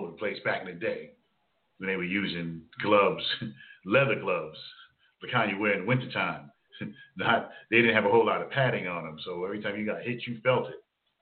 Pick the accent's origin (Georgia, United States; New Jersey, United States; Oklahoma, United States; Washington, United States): New Jersey, United States; Jersey City; One of my favorite listeners, Sharon Allen Chambers, who I grew up with in Jersey City back in the day, Storms Avenue.